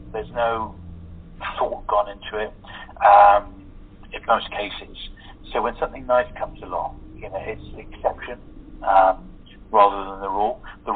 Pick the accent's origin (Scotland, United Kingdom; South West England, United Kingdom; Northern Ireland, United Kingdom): South West England, United Kingdom; Plymouth; Actually, Laurel and Hardy did their very last public appearance together as Laurel and Hardy on stage in my hometown in Plymouth.